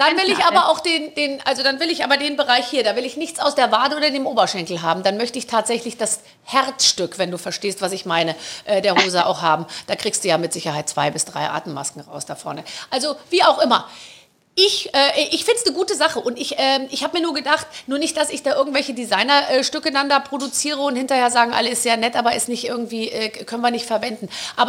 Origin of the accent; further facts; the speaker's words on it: Munich, Bavaria, Germany; Ja, ich bin ja aus München.